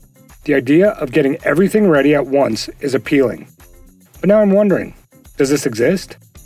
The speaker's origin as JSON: {"language": "English", "town": "Edmonton", "region": "Alberta", "country": "Canada", "said": "I'm an engineer from Edmonton, Alberta."}